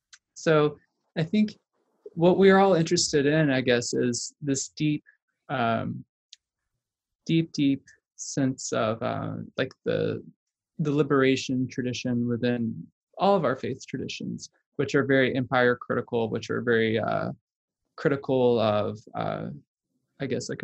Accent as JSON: {"language": "English", "region": "Mississippi", "country": "United States", "said": "I'm from Mississippi. I was raised in a Pentecostal church, very politically conservative, very apocalyptic minded."}